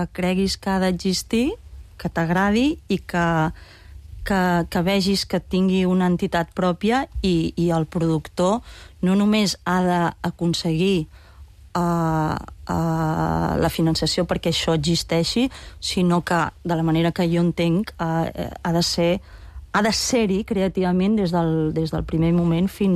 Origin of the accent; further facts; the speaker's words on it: Banyoles, Catalonia, Spain; moved away as an adult; now in Barcelona, Spain; jo soc de Banyoles i vaig sortir de Banyoles marxar de Banyoles als 18 anys.